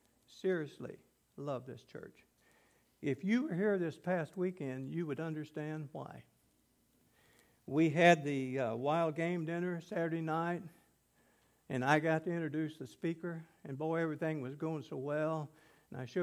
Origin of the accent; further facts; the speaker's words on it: Flat River, Missouri, United States; You know, I'm from Flat River. Esther Church? You know, those old rivalries, boy, if you grew up in the Lead Belt, you understand.